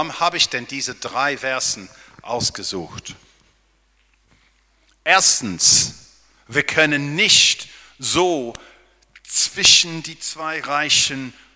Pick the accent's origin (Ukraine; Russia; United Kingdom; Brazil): United Kingdom; England; German is a second language; now in Berlin, Germany; ich habe Staatsbürgerrecht in England. Ich bin Engländer. Ja? Ich wohne hier natürlich in Berlin, aber ich bin kein Deutscher.